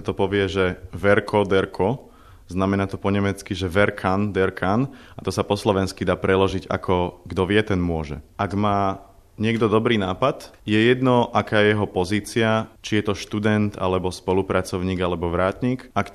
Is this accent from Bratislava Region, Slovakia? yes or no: yes; Bratislava, Bratislava Region, Slovakia; Som z Bratislavy